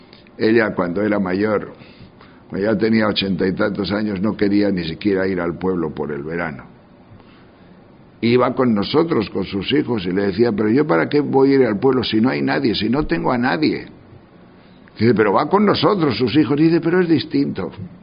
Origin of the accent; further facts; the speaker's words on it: Tejerina, Castile and León, Spain; en mi tierra de León, que soy de un pueblo que se llama Tejerina, un pueblo de mucha nieve, por el invierno